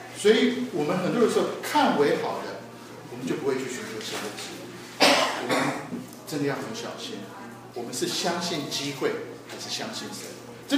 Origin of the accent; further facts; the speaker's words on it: Taiwan; 我还是说我从台湾来，所以我可以讲台湾。